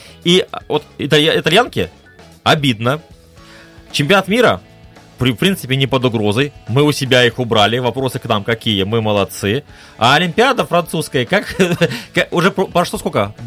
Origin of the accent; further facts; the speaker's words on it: Belarus; Смело, потому что мы белорусы, понимаем ответственность.